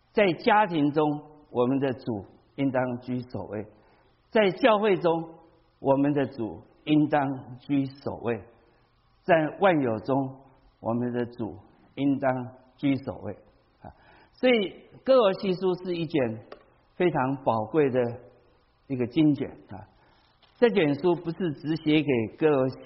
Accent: China; 所以这个衣服我们中国人讲这个领导啊，我们中国人讲这个领导讲得很好

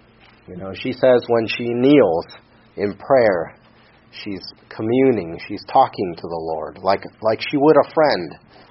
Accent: Seattle, Washington, United States; my brother and I and this group of friends we grew up with in Seattle

